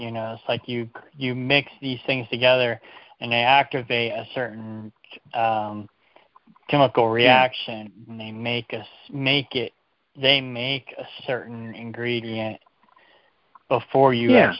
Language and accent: English; Kansas City, Missouri, United States; Basically, my former business partner was from L.A., and I'm from Kansas City, and So